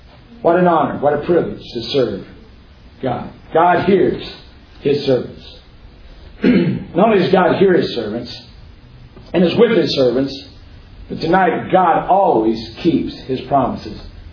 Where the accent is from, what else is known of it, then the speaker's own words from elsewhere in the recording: Florida, United States; Growing up in the Tampa Bay area is a popular sport.